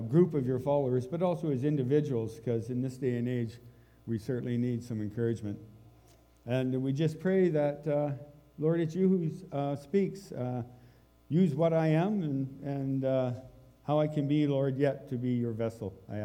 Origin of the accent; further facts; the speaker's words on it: New Brunswick, Canada; I grew up in the East Coast. Not Newfoundland, but I could see it from where I was. I grew up in New Brunswick in a Plymouth Brethren home.